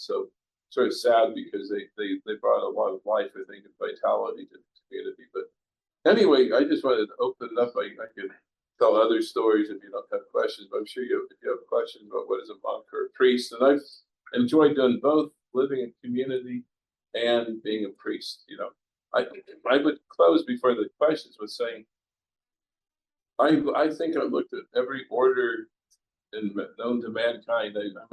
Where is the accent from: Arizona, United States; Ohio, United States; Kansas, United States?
Kansas, United States; Leota; I grew up in Leota, Kansas, it's 400 miles west of here.